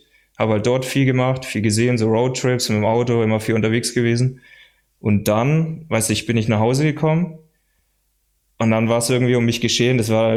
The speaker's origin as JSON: {"language": "German", "town": "Nuremberg", "region": "Bavaria", "country": "Germany", "also_born_or_lived": "Fürth", "said": "aber ich komme aus Nürnberg. Ich identifiziere mich natürlich auch eher mit Nürnberg."}